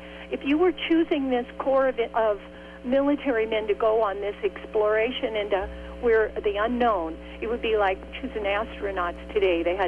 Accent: North Dakota, United States; I grew up in Messina, and my ancestors were pioneers to Cass County

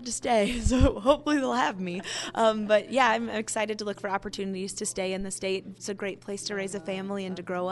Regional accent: Manning, Iowa, United States; Yeah, I'm a junior at the University of Northern Iowa studying biology and biochemistry, and I'm from Manning, Iowa.

